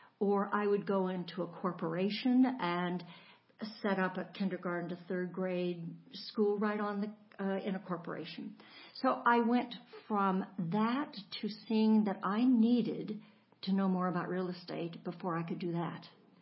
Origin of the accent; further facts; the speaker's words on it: Medford, Oregon, United States; Well, Vinita, I grew up in Southern Oregon when Medford was actually a pretty small town.